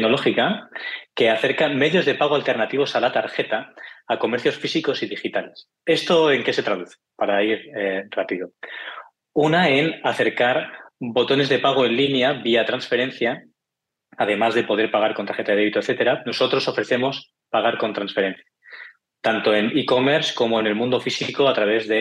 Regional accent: Barcelona, Catalonia, Spain; yo soy de Barcelona, ya verás por el acento, pero soy ingeniero en telecomunicaciones por la Universidad de aquí de Barcelona, la Politécnica de Cataluña

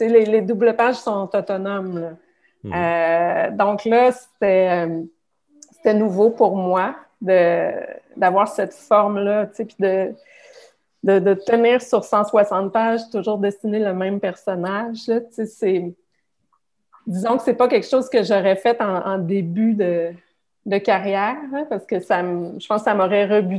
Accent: Charlesbourg, Quebec, Canada; moi, j'ai grandi à Charlebourg

